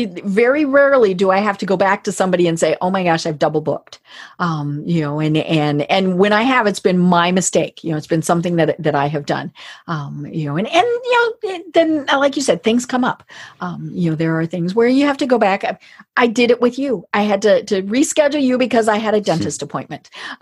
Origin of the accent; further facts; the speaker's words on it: Colorado, United States; I'm from Colorado.